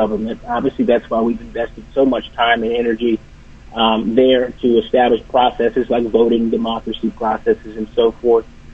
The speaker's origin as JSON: {"language": "English", "country": "United States", "said": "So as an American citizen, Kevin, we've got to ask ourselves, how far are we willing to go for our country?"}